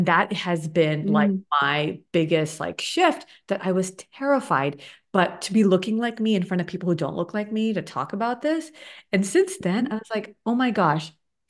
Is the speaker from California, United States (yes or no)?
yes; Los Angeles, California, United States; also born or lived in New Jersey / New York; So I grew up in LA. I grew up in Eagle Rock, which is